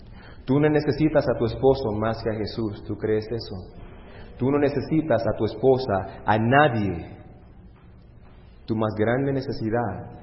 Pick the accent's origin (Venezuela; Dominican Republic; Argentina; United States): United States; Harrisburg, Pennsylvania; Yo crecí en Harrisburg, Pennsylvania